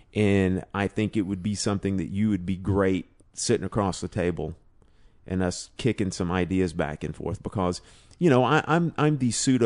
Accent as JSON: {"language": "English", "town": "Athens", "region": "Tennessee", "country": "United States", "tie": "born or raised there", "said": "The foothills of East Tennessee, just outside of Knoxville. A little small town called Athens, Tennessee."}